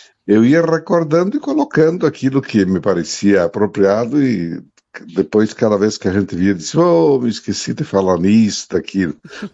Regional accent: Marau, Rio Grande do Sul, Brazil; born there; Então eu sei exatamente onde eu nasci, quem eram meus pais, como era minha família, meus amigos, como era Marau, como é Marau, e tenho muito orgulho de Marau.

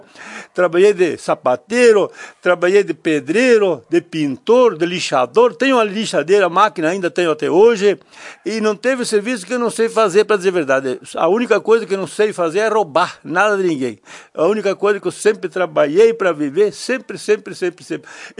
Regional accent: Gaurama, Rio Grande do Sul, Brazil; now in Lagoa Vermelha, Brazil; Gaurama, Barros, antigamente era Barros, lá perto de Xim, Gaurama hoje.

